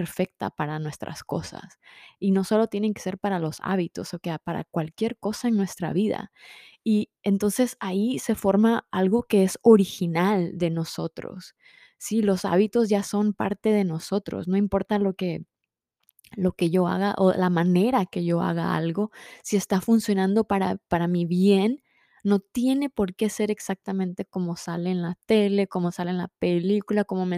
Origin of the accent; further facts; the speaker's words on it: Nicaragua; Somos nicaragüenses. Tenemos una dieta muy distinta.